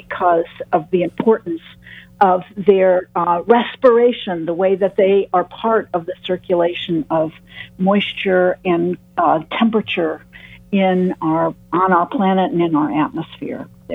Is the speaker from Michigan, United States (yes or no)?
yes; Ann Arbor, Michigan, United States; Oh, well, you know, I'm a Michigander as well. I'm from Ann Arbor, so I'm from way far